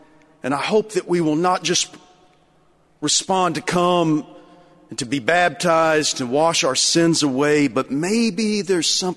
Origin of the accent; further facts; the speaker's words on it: Lubbock, Texas, United States; I was from Lubbock. We talk funny out there.